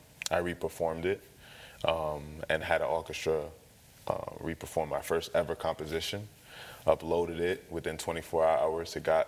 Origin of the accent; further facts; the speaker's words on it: Queens, New York, United States; also born or lived in Long Island; I was born in New York, Queens, New York, and my parents are from Nigeria. So, you know, just growing up in New York for a little bit, and then, you know, we kind of moved out to Long Island.